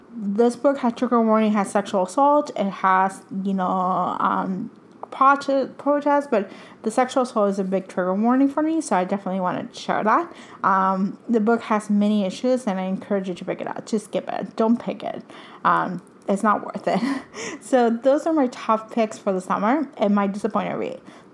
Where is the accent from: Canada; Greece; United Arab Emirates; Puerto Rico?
Puerto Rico; I grew up in Puerto Rico, but I grew up around the exile community in Cuba.